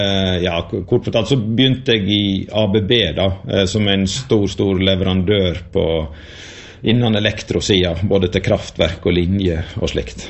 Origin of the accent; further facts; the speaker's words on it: Vik, Vestland, Norway; jeg vokste opp på Hønsi, ja. det er eneste plassen i verden det normalt heter Hønsi, det er i Vik og på Grendi Hønsi